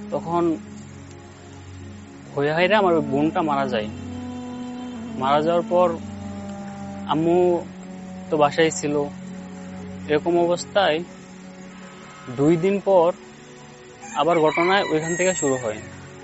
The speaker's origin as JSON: {"language": "Bangla", "town": "Sreepur", "region": "Dhaka Division", "country": "Bangladesh", "tie": "born or raised there", "said": "আমার লোকেশন হচ্ছে আপনার গাজীপুর শ্রীপুর উপজেলার সাতখানা গ্রামে আমার বাসা।"}